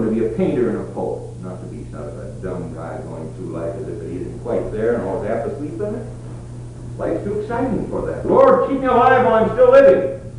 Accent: Minneapolis, Minnesota, United States; I knew a little bit of it because I grew up in Minneapolis where the Swedes were still around.

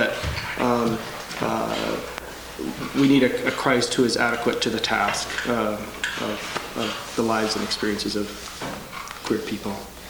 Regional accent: Canada; I'm a Canadian, by the way

